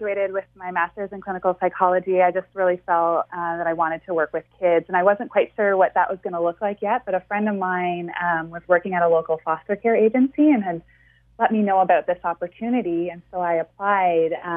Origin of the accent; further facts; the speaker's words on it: Canada; now in United States; I'm a Canadian, and so I had a visa and I was working in the U.S.